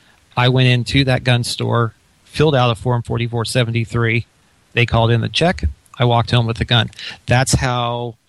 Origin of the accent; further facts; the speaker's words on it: Illinois, United States; I was born and raised in Illinois, and I know that they have some.